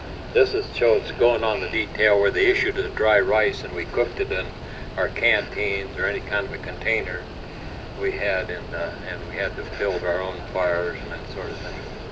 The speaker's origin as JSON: {"language": "English", "town": "Billings", "region": "Montana", "country": "United States", "tie": "born or raised there", "said": "I'm from Billings. I'm a native of Montana."}